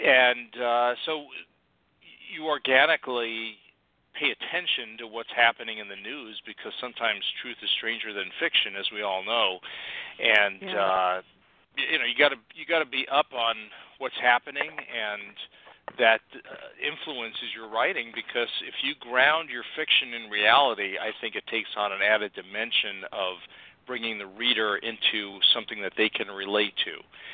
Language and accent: English; New York, United States; I was born and raised in New York.